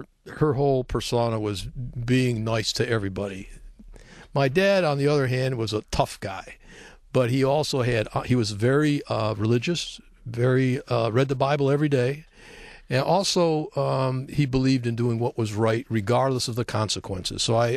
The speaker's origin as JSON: {"language": "English", "town": "Dearborn", "region": "Michigan", "country": "United States", "tie": "born there", "said": "Well, I was born in Dearborn, Michigan, as you indicated. My parents were immigrants to this country."}